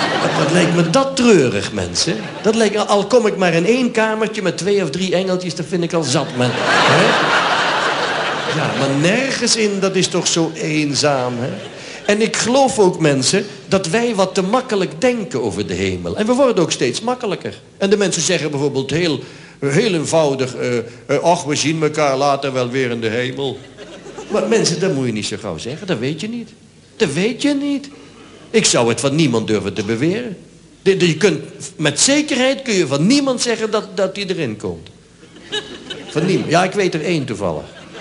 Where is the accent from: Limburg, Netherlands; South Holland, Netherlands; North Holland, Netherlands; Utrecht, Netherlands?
Limburg, Netherlands; Sittard; born there; dat is begonnen in Sittard, waar ik geboren ben, op de lagere school